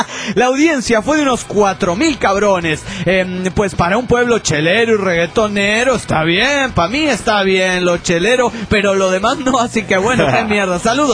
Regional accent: Monterrey, Nuevo León, Mexico; de Monterrey, Nuevo León, México

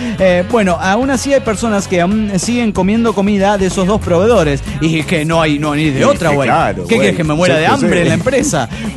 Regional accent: Viale, Entre Ríos, Argentina; de Viale, Argentina.

